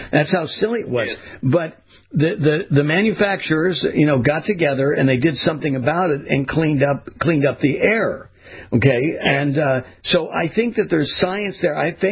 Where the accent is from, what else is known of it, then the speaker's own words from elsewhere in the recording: California, United States; I grew up in California, and when I was a kid, Kumar, there were times that it was on the coast.